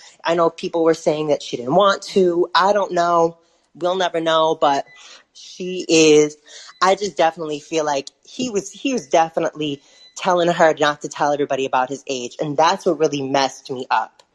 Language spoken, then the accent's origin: English; Detroit, Michigan, United States; I'm a huge fan. I'm from Detroit.